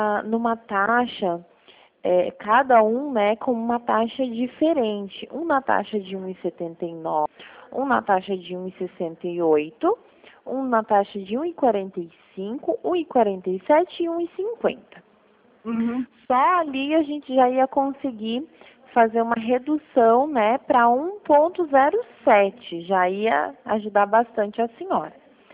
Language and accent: Portuguese; Paraná, Brazil; eu sou do Paraná, mas eu fico no escritório aqui em Toledo.